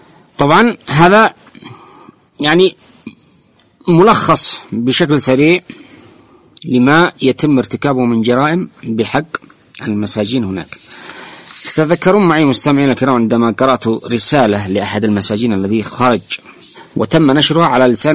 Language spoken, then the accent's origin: Arabic; Yemen; أصبح اليوم واقع عندنا في اليمن